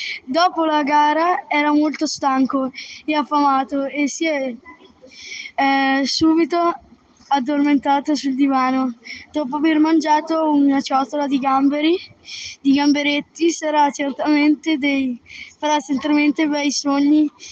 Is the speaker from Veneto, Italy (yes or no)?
yes; Agordo, Veneto, Italy; Di Agordo.